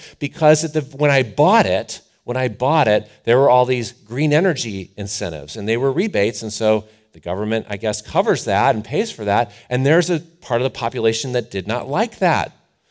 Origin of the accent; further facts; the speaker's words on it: Ohio, United States; And I grew up in Ohio, so I love charging in my garage in winter.